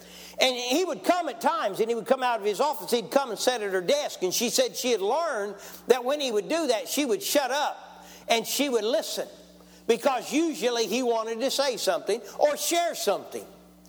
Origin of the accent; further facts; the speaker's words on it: Oklahoma, United States; born there; So it's no accident I was born in Oklahoma. God had me born in Oklahoma for a reason.